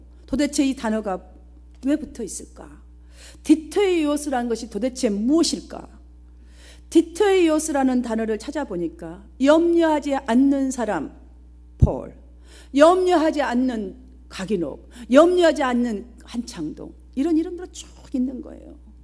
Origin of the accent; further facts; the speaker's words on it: South Korea; 다른 나라 사람들이 저를 보면서 우리 한국 사람을 보면서 아, 미국 사람으로 봐주나요? 봐주지 않아요.